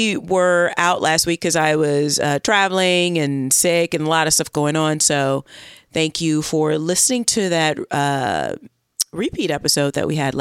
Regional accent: United States; as an American who there's guns everywhere

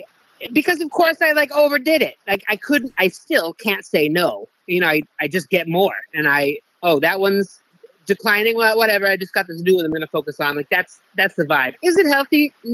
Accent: Pennsylvania, United States; Again, I'm from Pennsylvania, snooze, and my family and I came here, I think, 20 years ago

